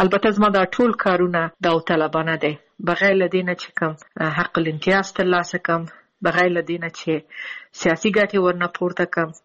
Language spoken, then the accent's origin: Pashto; Afghanistan; moved away; زه د افغانستان نه بند یم زه ورځې شمېرم چې زه بیرته کله خپل ملک ته ځم او بیرته خپل ټاټوبی خپل خلکو سره